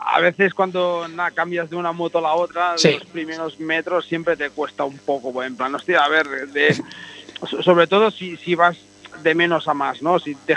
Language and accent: Spanish; Spain; Sí, soy el único español que va a competir ahí.